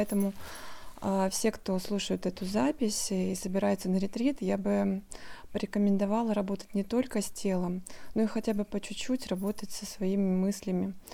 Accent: Moscow, Russia; я из Москвы, и у вас я второй раз.

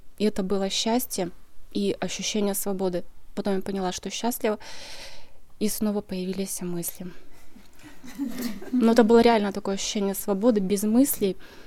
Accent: Abakan, Khakassia, Russia; я из Абакана.

